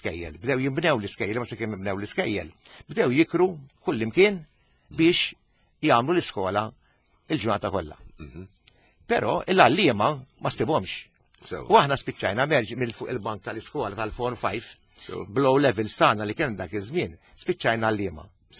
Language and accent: Maltese; Zejtun, South Eastern Region, Malta; U allura fit-trobbija tiegħi jiena bdejt mill-ewwel inħoss il-ġibda għall-espressjoni Maltija. Jiena miż-żejtun. U nemmen illi fina żwieten.